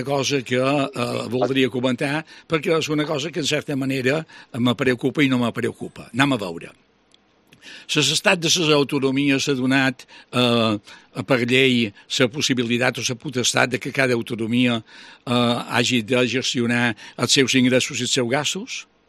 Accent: Balearic Islands, Spain; Jo no puc criticar els de València perquè som de Balears.

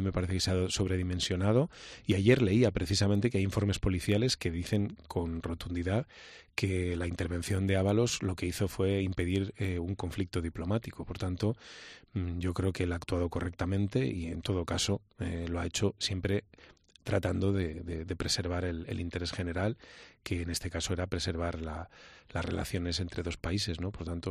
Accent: Valladolid, Castile and León, Spain; Yo el futuro de mi tierra... Lo veo claro, sé lo que quiero para Valladolid

